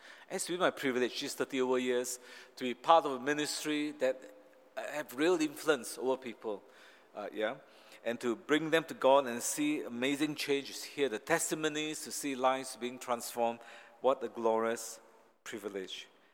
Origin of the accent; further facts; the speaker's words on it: Malaysia; now in Singapore; And being a Malaysian, actually, I was very lost. This country of Singapore induced these feelings as well.